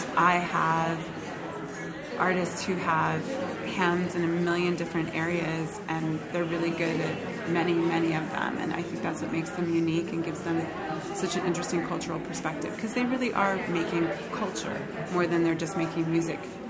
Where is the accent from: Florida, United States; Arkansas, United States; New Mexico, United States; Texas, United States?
Texas, United States; I grew up in Texas, and we would go to the Houston Rodeo.